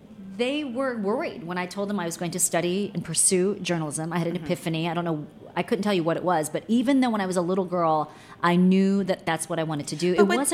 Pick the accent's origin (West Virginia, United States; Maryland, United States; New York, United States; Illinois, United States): Maryland, United States; I'm a total local girl.